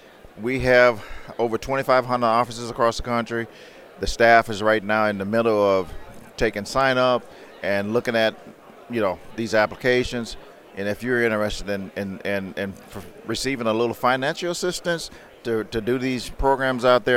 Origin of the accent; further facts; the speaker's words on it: Mississippi, United States; I'm from Mississippi, so I understand the South, the Southeast, the Northeast.